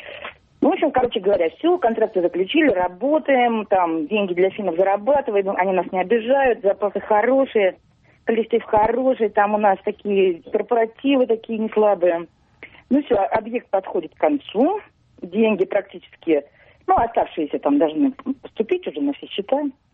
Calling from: Saint Petersburg, Russia; я из Петербурга звоню.

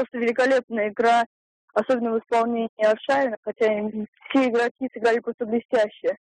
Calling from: Saint Petersburg, Russia; Я звоню вам из Санкт-Петербурга.

